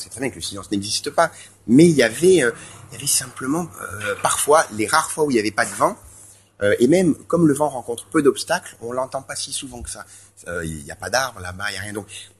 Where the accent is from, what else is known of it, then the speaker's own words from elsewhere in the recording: Canada; born there; Je suis né au Canada de parents français.